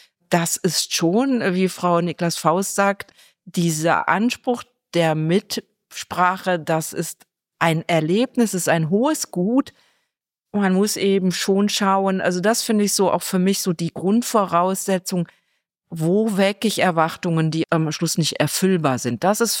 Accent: Cologne, North Rhine-Westphalia, Germany; als Kölnerin

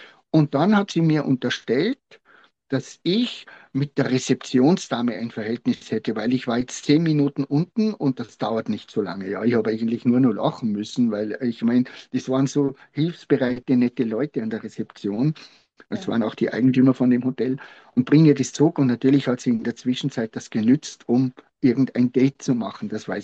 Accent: Tyrol, Austria; Wie halt bei uns in Tirol, wir reden da ein bisschen lockerer.

